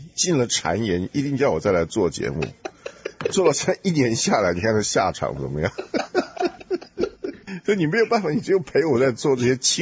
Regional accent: China; 因为我们中国人不是很擅长这方面。

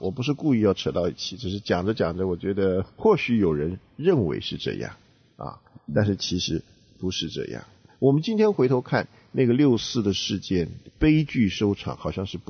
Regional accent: China; 那今天这个福音又传到我们中国人身上

